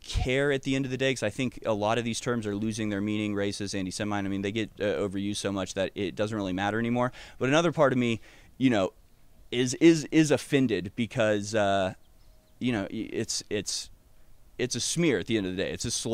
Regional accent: Houston, Texas, United States; I grew up around Jews. Most of my friends lived in the Jewish neighborhood, Meyerland in Houston.

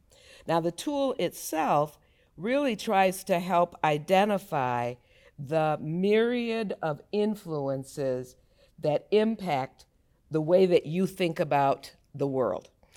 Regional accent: the South, United States; born there; I was born in the South. My parents are from the South. I am heavily influenced by that Southern root.

